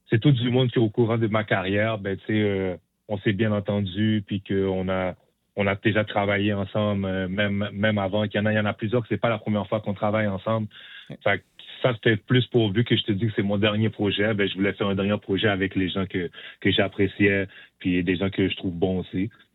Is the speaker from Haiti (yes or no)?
yes; Haiti; tu sais, je suis haïtien, tu sais, les Haïtiens, on se supporte beaucoup.